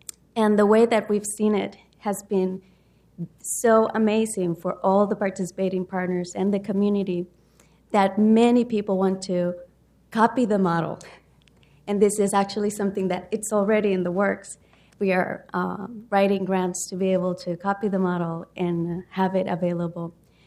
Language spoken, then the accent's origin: English; Puerto Rico; now in Portland, United States; I'm originally from Puerto Rico, and in 2001, I made Portland my home.